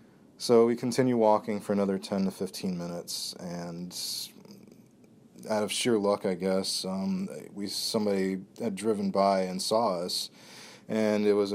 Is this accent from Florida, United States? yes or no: yes; Hollywood, Florida, United States; I grew up in Hollywood, Florida. My grandparents at that time lived in Miami Gardens.